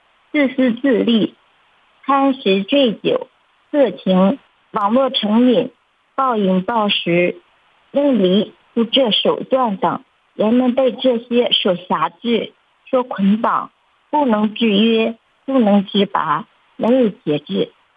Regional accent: Shanxi, China; 大家好，我是山西的

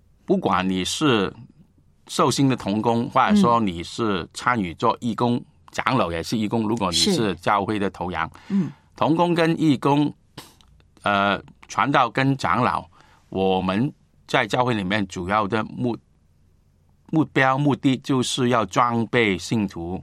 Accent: Guangdong, China; 我们广东人说穿你们

